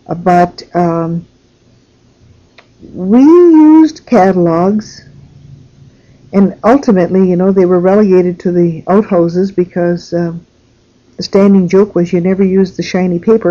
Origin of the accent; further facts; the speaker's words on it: England, United Kingdom; had to have a teapot because we are English and we always have tea.